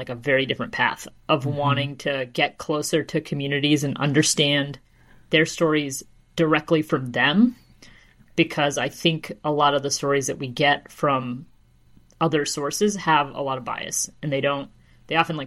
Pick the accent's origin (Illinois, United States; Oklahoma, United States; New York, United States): New York, United States; my parents are both immigrants from India. And so I was born in New York and grew up in that area.